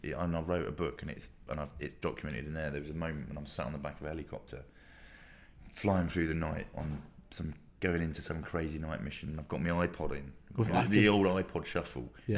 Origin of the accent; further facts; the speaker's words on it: Luton, East of England, United Kingdom; when I was growing up in Luton, it was a time of the raves